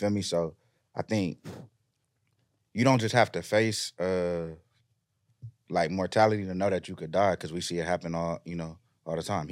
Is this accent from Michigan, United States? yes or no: no; Carson, California, United States; Know, like, I'm from Carson, TDE, started in Carson. My first time on stage … pulled me out the crowd.